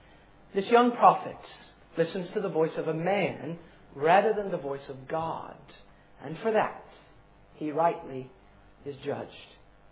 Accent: Mississippi, United States; So I'm from Mississippi. And I come all the way from Mississippi and I come to Wales.

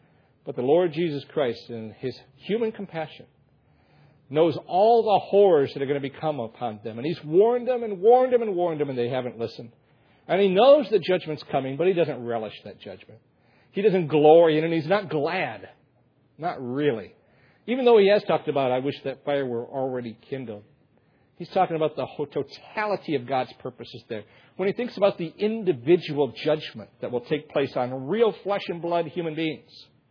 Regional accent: United States; Because I'm an American and love the country of America, of course.

